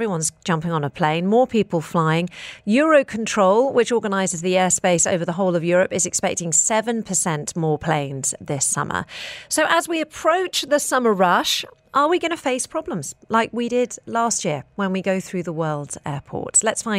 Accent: United Kingdom; I can say that as a British person

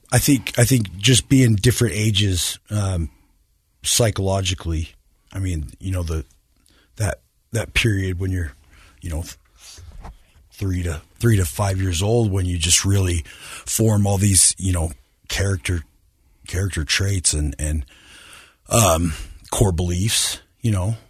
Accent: Clearfield, Utah, United States; I grew up in Clearfield, Utah. … He's in banking.

